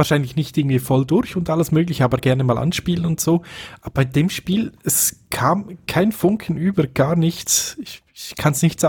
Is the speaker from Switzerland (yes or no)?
yes; Switzerland; Alien als Schweizer sowieso, weil kommt ja aus Schweizer Hand, das Monster.